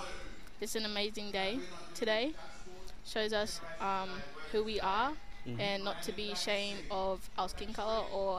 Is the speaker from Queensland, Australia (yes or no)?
yes; Cairns, Queensland, Australia; I was born and raised in Cairns. I'm a proud Aboriginal and Torres Strait Islander woman. Aboriginal side, Gimwe Wallabari Yidinji, Mullumbari Yidinji, and TSI, St. Paul and Murray Island.